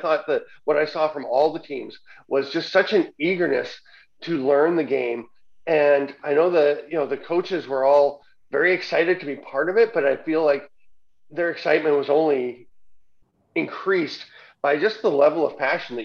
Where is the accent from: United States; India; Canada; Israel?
Canada; Peterborough, Ontario; she's from my hometown of Peterborough